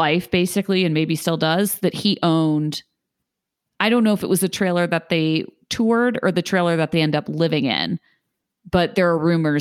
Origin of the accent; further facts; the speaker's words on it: Brazil; I'm from Brazil.